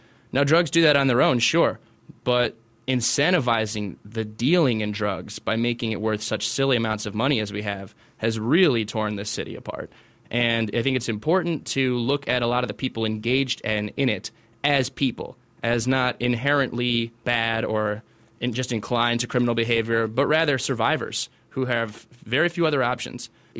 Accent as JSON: {"language": "English", "region": "Michigan", "country": "United States", "said": "as a Michigander, as an American, I'm very bothered that we allow a place where other Americans live to get to this kind of condition."}